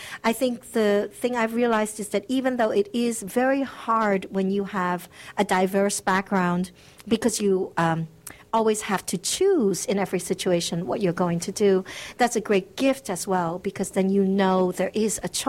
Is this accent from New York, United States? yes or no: yes; New York, United States; now in Netherlands; And yes, I live in Holland. I grew up in New York, but I live in Holland. So I did go through the immigration experience twice.